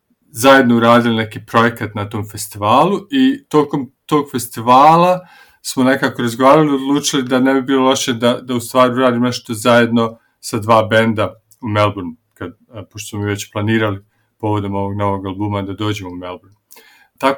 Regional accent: Banja Luka, Republika Srpska, Bosnia & Herzegovina; ja sam iz Bosne, iz Banja Luke.

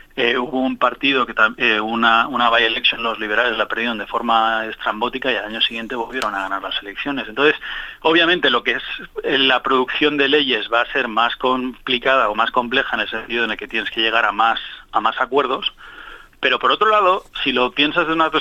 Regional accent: Spain; como mi acento denota, yo soy español

